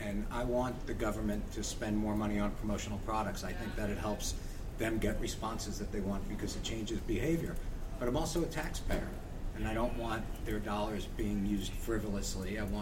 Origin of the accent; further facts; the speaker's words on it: New York, United States; I'm a New Yorker. I'm a piano player.